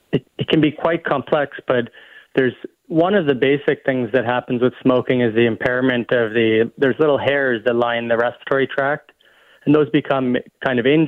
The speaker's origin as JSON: {"language": "English", "country": "Canada", "said": "I'm from Canada, and I went to McGill University"}